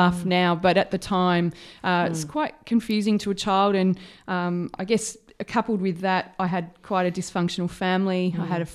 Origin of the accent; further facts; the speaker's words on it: Epping, Victoria, Australia; I'm a Melbourne girl. I was born in suburbia in Epping, so very, very northern suburbs.